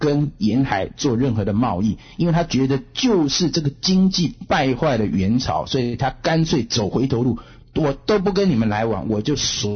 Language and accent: Chinese; China; now in United States